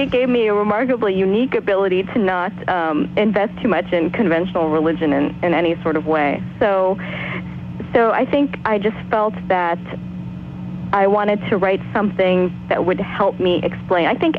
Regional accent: New York, United States; So, and as for me, I'm a novelist from New York, and I guess that's about it.

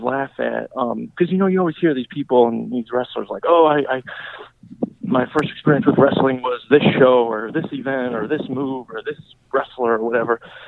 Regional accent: Illinois, United States; So as we talked before, I'm originally from Illinois.

